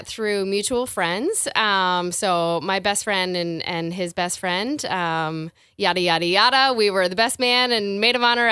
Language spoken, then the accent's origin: English; Saint John, New Brunswick, Canada; also born or lived in Fredericton; I was born and raised in New Brunswick, St. John. And then I moved to Fredericton when I went to school. I took journalism at St. Thomas, and I stayed there for quite a number of years.